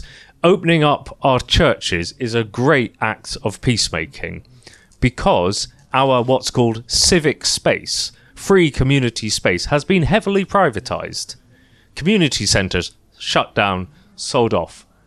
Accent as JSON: {"language": "English", "region": "Scotland", "country": "United Kingdom", "tie": "born or raised there", "said": "I grew up in Scotland."}